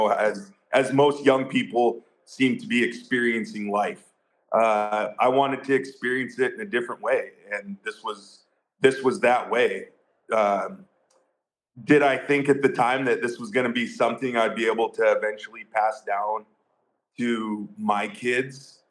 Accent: Pacific Northwest, United States; Growing up in the Pacific Northwest, he obviously loved salmon fishing and steelhead fishing

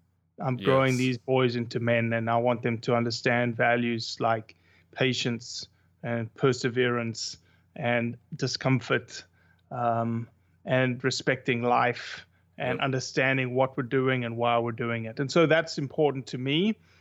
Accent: South Africa; And me growing up in South Africa, it wasn't a part of me, except through stories and except through trophies on the wall.

